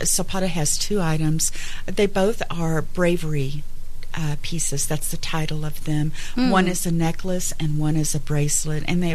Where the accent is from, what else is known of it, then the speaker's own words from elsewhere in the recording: Texas, United States; Texas is my home state.